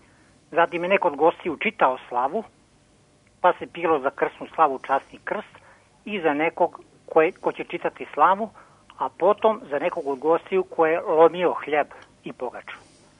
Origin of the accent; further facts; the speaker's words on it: Vađevići, Federation of Bosnia and Herzegovina, Bosnia & Herzegovina; now in Serbia; Ja sam rodom iz Vađevića kod Donjeg Vakufa.